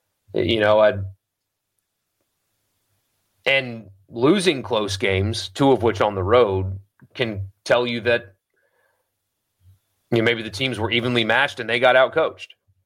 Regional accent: South Carolina, United States; Growing up in South Carolina, maybe it's just a South Carolina thing or what, I don't know, but spring break was not a big deal where I grew up.

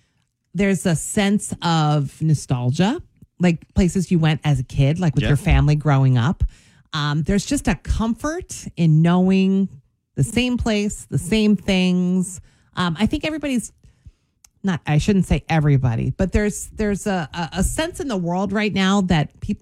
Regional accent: New Jersey, United States; I'm from Jersey. So we go to Ocean City, New Jersey every year as much as we can.

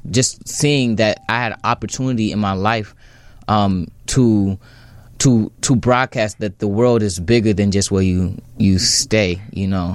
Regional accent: United States; born or raised there; also born or lived in Kenya

